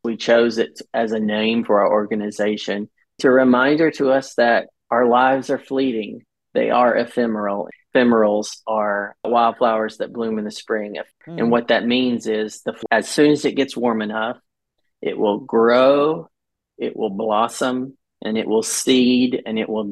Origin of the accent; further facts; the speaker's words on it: the South, United States; You know, I was raised in the South and taken to church as a form of socialization, because when you live like we did in the country without neighbors close to you